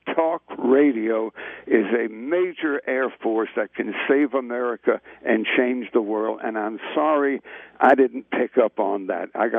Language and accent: English; North Carolina, United States; I'm from North Carolina. To me, a public figure at that time was anybody who'd done jury duty.